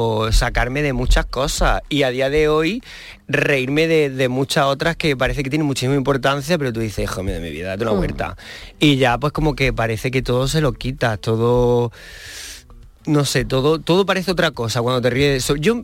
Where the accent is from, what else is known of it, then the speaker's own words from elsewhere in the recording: Almería, Andalusia, Spain; soy de aquí de Almería